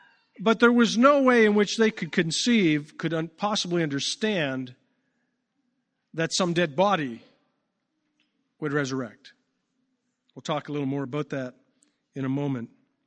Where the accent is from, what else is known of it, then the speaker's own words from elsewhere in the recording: Winkler, Manitoba, Canada; Growing up in Bible Belt country, like Winkler, Manitoba, we just assume everybody believes in the resurrection.